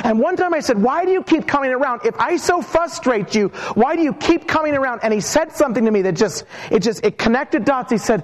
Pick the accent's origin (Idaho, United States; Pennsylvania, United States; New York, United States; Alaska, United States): Idaho, United States; Twin Falls; I grew up in Twin Falls, Idaho, and I went to college in the Northwoods of Wisconsin, and God began to so change me.